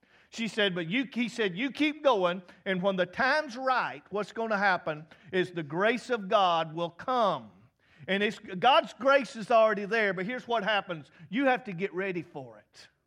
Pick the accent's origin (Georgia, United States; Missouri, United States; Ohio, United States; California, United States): Georgia, United States; You know, I root for the home team because I'm from Georgia.